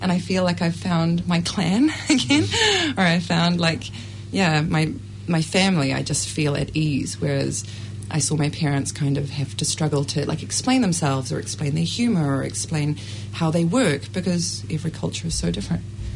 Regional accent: South Africa; even my friends still don't really believe that I am South African. But it's in, like, my father's, we've got, like, a really great lineage in South Africa.

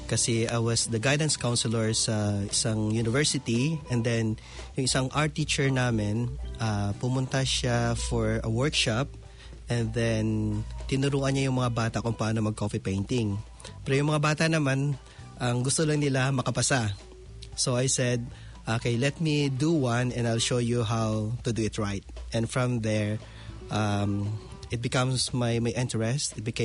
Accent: Mindanao, Philippines; born there; also born or lived in Manila; no permanent address. In the sense that nasa seminary ako before, although pinanganak ako sa Mindanao, but my parents are from Iloilo.

